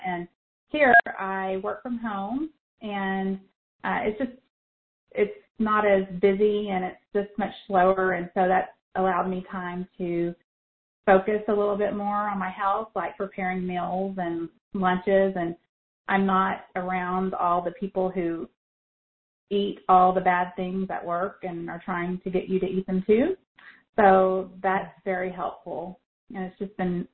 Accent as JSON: {"language": "English", "region": "Texas", "country": "United States", "moved": "as an adult", "said": "Well, I'm originally from Texas, definitely the South. I was there my whole life until just about a year ago."}